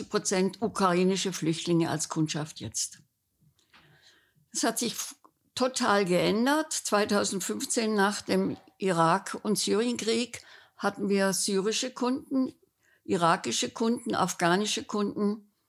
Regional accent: Konstanz, Baden-Württemberg, Germany; born there; Ich komme aus Konstanz, ist meine Geburtsstadt

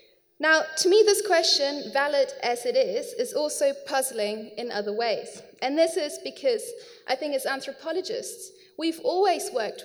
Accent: Germany; English is a second language; now in United Kingdom; as somebody who was born and raised in Germany but who moved to England 15 years ago.

